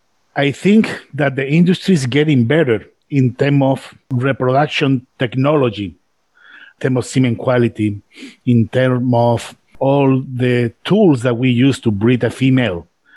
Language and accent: English; Spain